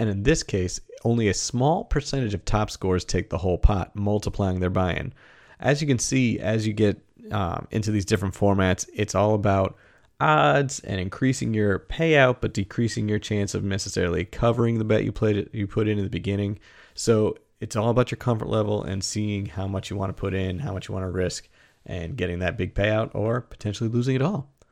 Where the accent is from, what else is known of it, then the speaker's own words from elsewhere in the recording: Boston, Massachusetts, United States; I'm from Boston. People think that sounds funny, but tournament doesn't sound right to me.